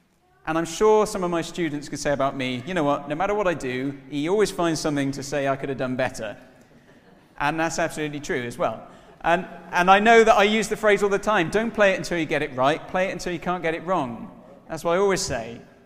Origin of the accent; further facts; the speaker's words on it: United Kingdom; Being British is all about being effortlessly superior at things, right?